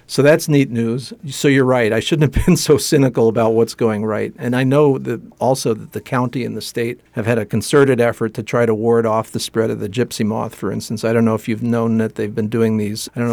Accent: East Coast, United States; But where I grew up in the East Coast, gypsy moths were the thing to worry about

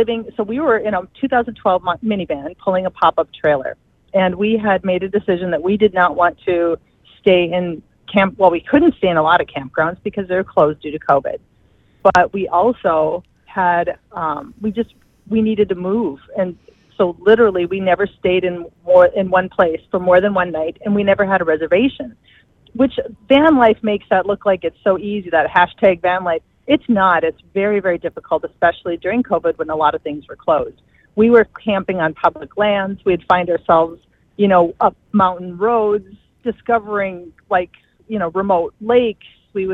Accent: Two Harbors, Minnesota, United States; Yeah, I grew up in Two Harbors. So I went to high school here, and then I left after 11th grade

